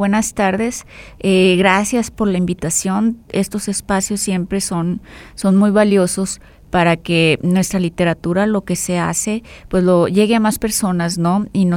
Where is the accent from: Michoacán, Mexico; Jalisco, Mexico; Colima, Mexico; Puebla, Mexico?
Colima, Mexico; Soy de Colima. No, te estoy hablando de los 80